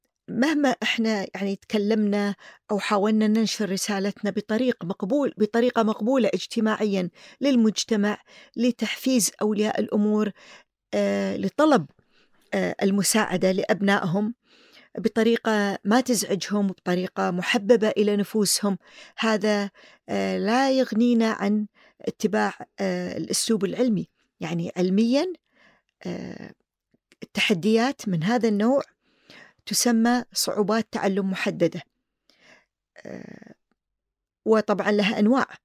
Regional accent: Kuwait; يعني كان عندنا في الكويت مراكز أغلقت لفترة طويلة

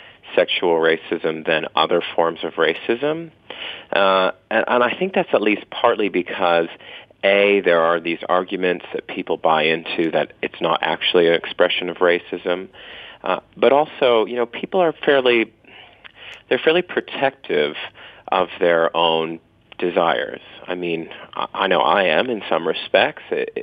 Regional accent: Canada; now in Australia; Well, maybe 7 years ago now, I moved from Canada, where I grew up, to Australia, where I live now.

